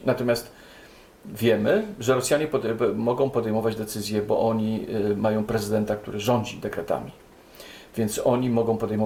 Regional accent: Warsaw, Masovian Voivodeship, Poland; Może dlatego, że jestem warszawiakiem, rodzinę mam z Warszawy, z Mazowsza.

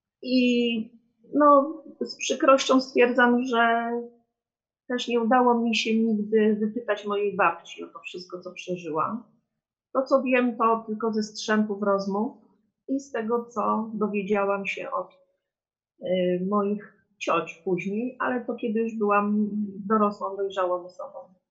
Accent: Opatówek, Greater Poland Voivodeship, Poland; wychowałam się w kamienicy w Opatówku przy Placu Wolności 13.

